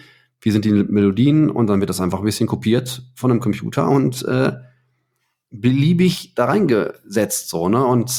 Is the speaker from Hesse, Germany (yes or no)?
no; Heiligenhaus, North Rhine-Westphalia, Germany; Ich bin in Heiligenhaus aufgewachsen, ne, am Rand vom Ruhrgebiet.